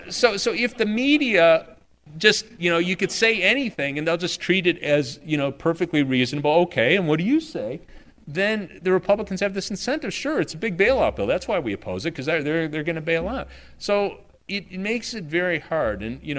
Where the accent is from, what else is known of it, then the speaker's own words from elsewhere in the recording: Chicago, Illinois, United States; I grew up in Chicago under the real Mayor Daley, as we like to say.